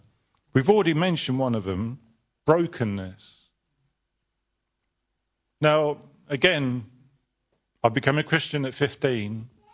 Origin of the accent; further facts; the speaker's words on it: United Kingdom; Now, I know we're British.